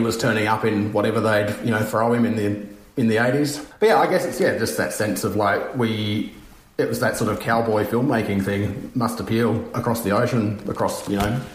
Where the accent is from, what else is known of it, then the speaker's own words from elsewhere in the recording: Broken Hill, New South Wales, Australia; I grew up in Broken Hill, and they were pretty much the background to being a kid.